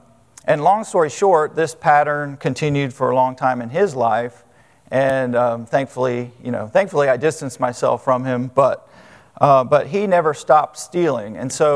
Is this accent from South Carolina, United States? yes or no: no; California, United States; Well, I had a friend that was older than I was as a youngster growing up in California.